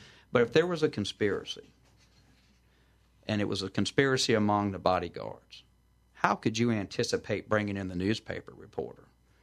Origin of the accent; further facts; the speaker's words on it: Baton Rouge, Louisiana, United States; And then, of course, I'm from Baton Rouge